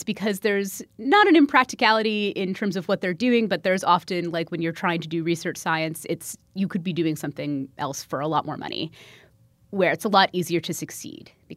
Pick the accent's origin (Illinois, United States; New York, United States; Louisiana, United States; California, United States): Illinois, United States; Chicago; I'm a Midwesterner. I am from Chicago. I strongly identify as being Midwestern.